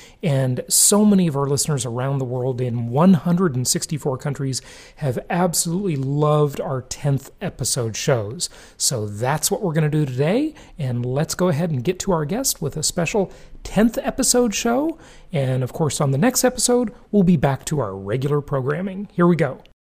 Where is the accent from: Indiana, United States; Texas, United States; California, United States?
California, United States; Los Angeles; moved away; It's my hometown. I'm glad I escaped, but that's another topic.